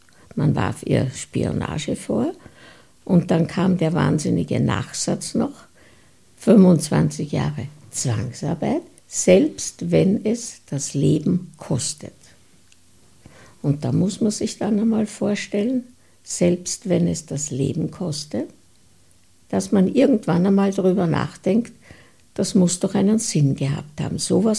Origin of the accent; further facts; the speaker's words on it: Mauer, Vienna, Austria; Ich bin noch ein Kind des Zweiten Weltkrieges. Ich weiß, wie es bei uns in Mauer zugegangen ist.